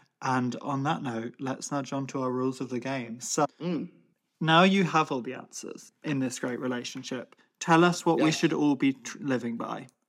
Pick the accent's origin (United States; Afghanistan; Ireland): Ireland; That's the kind of the rationing behavior of emotions that we are conditioned to have as Irish people.